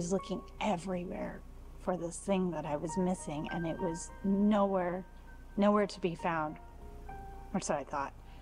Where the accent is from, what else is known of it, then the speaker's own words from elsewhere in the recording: Vancouver, British Columbia, Canada; I didn't grow up in a faith-based family. I grew up in Vancouver, Canada, and the Christianity is a bit scarce over there.